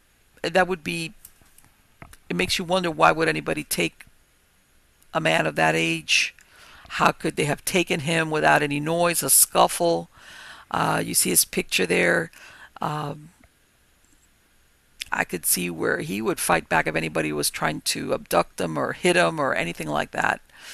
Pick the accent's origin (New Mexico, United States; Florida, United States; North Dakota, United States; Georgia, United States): Florida, United States; Miami; I was born and raised in Miami. I moved to North Florida in the last couple of years, but basically I'm very familiar with the Everglades. I grew up in the area where the Everglades was always back there.